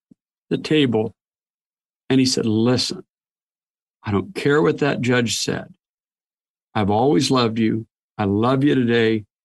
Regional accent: Portland, Oregon, United States; I grew up in Portland, Oregon.

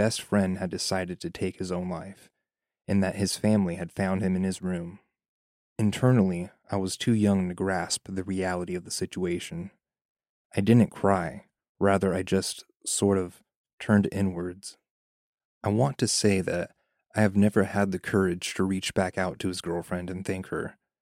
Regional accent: England, United Kingdom; I'm from England.

